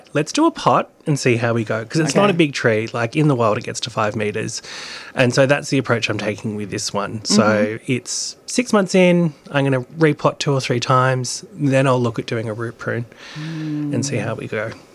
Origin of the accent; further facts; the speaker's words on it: Victoria, Australia; I grew up with them in Gippsland and see them everywhere.